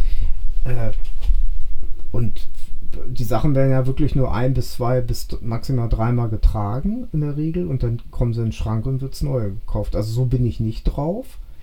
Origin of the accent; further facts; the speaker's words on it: West Germany, Germany; also ich als Wessi